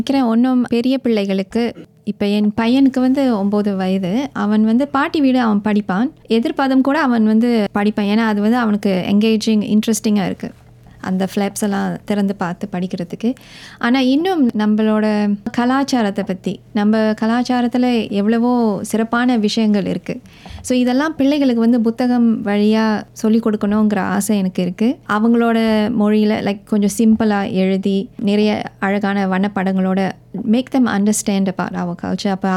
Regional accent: Singapore; நான் பிறந்து வளர்ந்தது சிங்கப்பூரில் தான்

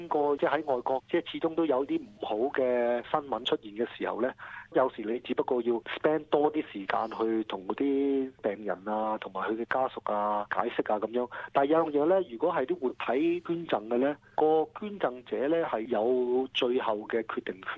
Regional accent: China; 我哋中國人

